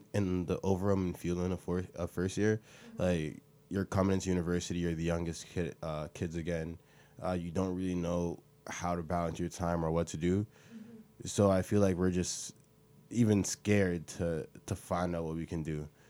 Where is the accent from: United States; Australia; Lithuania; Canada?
Canada; Brampton, Ontario; I'm a first-year kinesiology student. I'm from Brampton, Ontario.